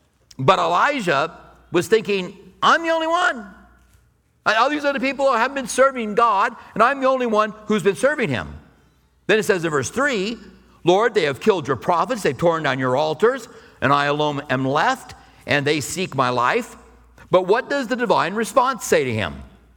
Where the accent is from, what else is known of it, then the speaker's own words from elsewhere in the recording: Clinton, Iowa, United States; people from Iowa, which is where I'm from, I was born in Clinton, Iowa